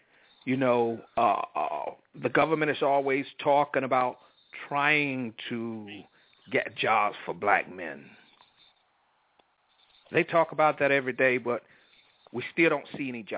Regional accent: Enfield, North Carolina, United States; my hometown, Enfield, North Carolina, with a population of 2,500.

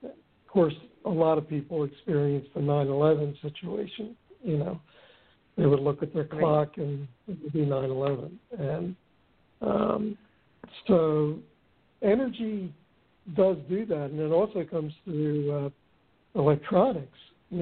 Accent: Malvern, Pennsylvania, United States; there's a Chester Springs, which is an area near where I grew up in Malvern.

